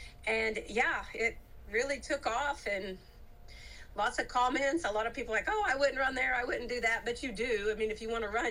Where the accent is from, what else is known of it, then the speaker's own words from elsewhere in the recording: Oklahoma, United States; Yeah, I'm from Oklahoma. I married a Brazilian.